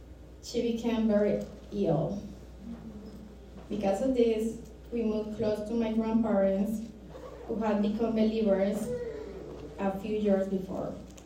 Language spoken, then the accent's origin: Spanish; Colombia; Soy de Colombia, como Kay lo dijo, y mi país es católico por tradición, y por supuesto, nací y crecí en una familia católica